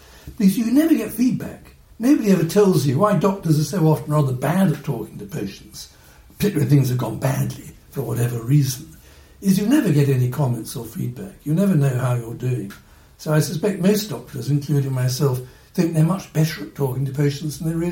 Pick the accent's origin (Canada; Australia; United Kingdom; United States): United Kingdom; England; I am very English.